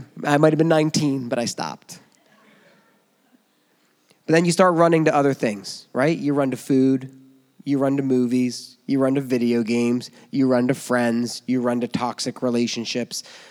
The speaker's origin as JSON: {"language": "English", "country": "United States", "said": "You know, as an American, I feel safe."}